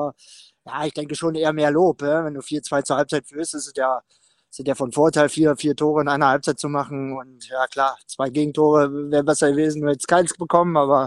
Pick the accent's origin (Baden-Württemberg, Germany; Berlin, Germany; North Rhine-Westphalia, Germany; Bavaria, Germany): Berlin, Germany; in meiner Heimatstadt Berlin.